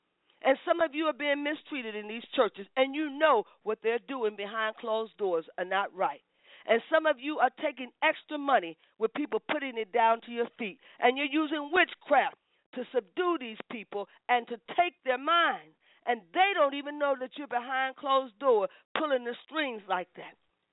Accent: Indiana, United States; Now, the story I told of Harriet was to make changes here in my hometown. It was to make changes here so that people can begin to feel like they're safe here

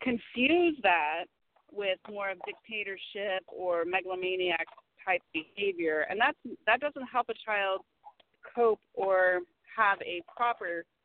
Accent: the South, United States; I was raised in the South, and if you did something wrong at your neighbor's house, your neighbor would whip your ass all the way up to your mama

